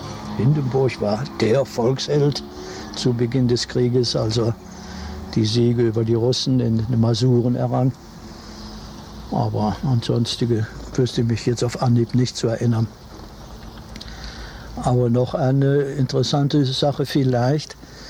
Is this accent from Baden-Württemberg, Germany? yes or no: no; Cologne, North Rhine-Westphalia, Germany; Ich habe als Kind in Nippes, Köln-Nippes, nur ein einziges Auto kennengelernt.